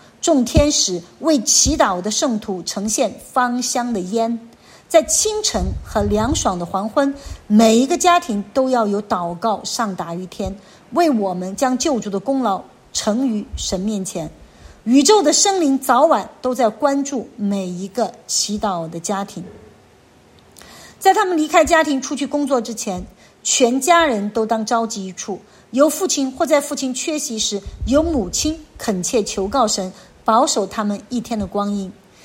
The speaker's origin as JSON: {"language": "Chinese", "town": "Chengdu", "region": "Sichuan", "country": "China", "said": "因为我们四川人从小我们四川人太阳就起来的晚嘛，我们成都人尤其都我们都懒散的嘛，"}